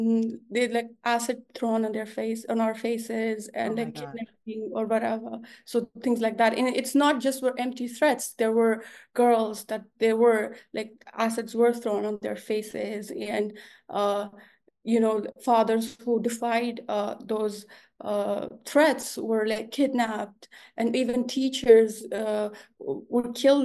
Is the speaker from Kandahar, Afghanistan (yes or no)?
yes; Kandahar, Afghanistan; the Taliban were, as I have to say, it's in Kandahar, my hometown, and Taliban were making its presence back.